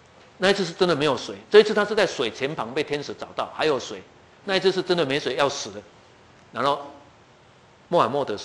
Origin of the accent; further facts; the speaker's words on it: Taiwan; 我们台湾人要讲什么，你没有读历史，你讲不出话来啊！